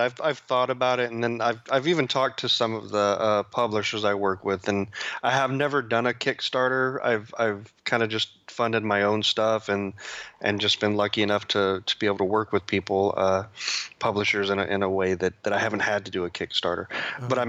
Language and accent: English; Texas, United States; I just, you know, started young when I'm from Texas, so there's not a whole lot to do in my